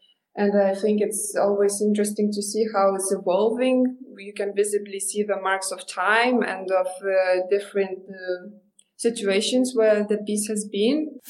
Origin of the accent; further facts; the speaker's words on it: Vilnius, Vilnius County, Lithuania; born there; English is a second language; I was born in Vilnius, Lithuania, and then finished my studies in Amsterdam, Rietveld Academy